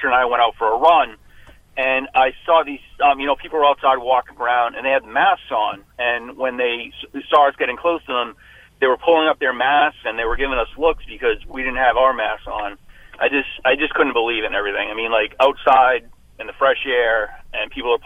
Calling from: New Jersey, United States; So I'm calling from New Jersey.

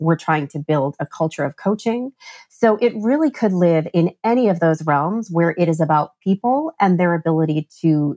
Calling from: New Jersey, United States; I am recording from New Jersey.

